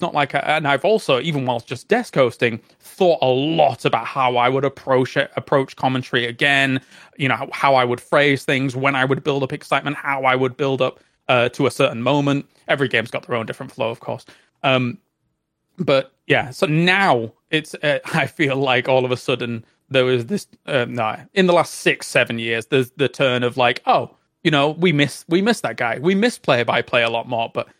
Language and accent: English; Yorkshire and the Humber, United Kingdom; so I grew up in North Yorkshire, and as you're fully aware, a lot of people don't sound like this in North Yorkshire.